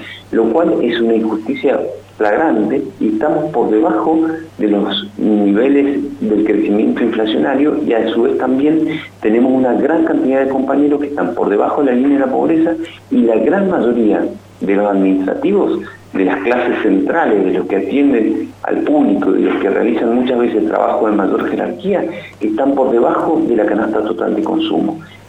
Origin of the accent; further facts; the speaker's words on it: Mendoza, Argentina; nosotros mismos somos mendocinos